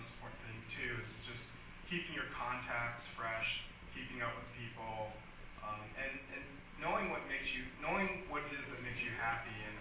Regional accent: California, United States; I'm originally from California, so at a certain point I want to get back to California.

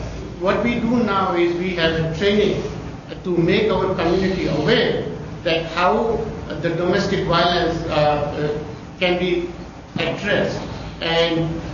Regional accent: Michigan, United States; I'm from Michigan, and we have an organization by name of Michigan Family Services

